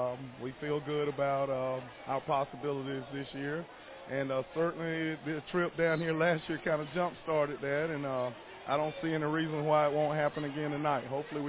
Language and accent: English; Georgia, United States; I grew up in Southwest Georgia, played back at Mitchell Baker back in the 80s